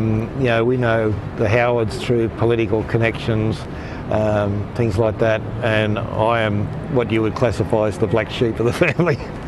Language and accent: English; Sydney, New South Wales, Australia; born there; also born or lived in United States; I was born in Sydney, military family, raised part of the time by foster parents. So I've had quite a mismatch of things. Lived overseas on and off for quite a number of years, particularly in the United States, where my work took me.